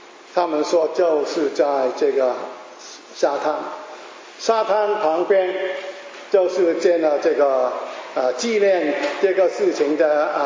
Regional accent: China; 其实我们中国人也有一句话，家家都有一本什么难念的经

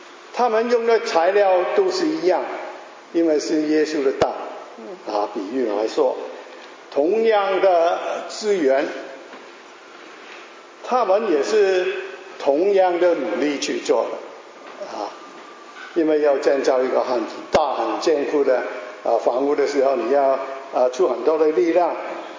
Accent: China; 其实我们中国人也有一句话，家家都有一本什么难念的经

